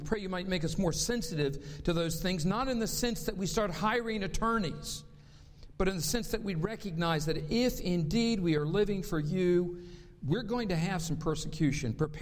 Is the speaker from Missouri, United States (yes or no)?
no; North Carolina, United States; accent: Southern; I grew up in North Carolina, so I'm a Southerner, even though I've lost most of my Southern accent.